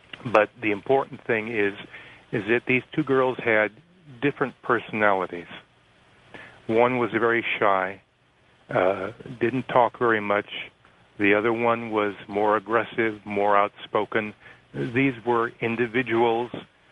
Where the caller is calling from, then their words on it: Fresno, California, United States; Yeah, I'm … from Fresno, California.